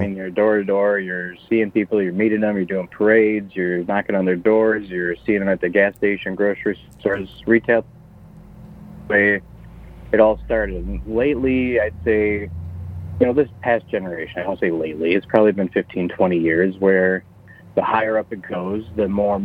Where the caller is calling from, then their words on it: Bancroft, Ontario, Canada; So this weekend, we are up in Bancroft at the lovely Vista Royale campground.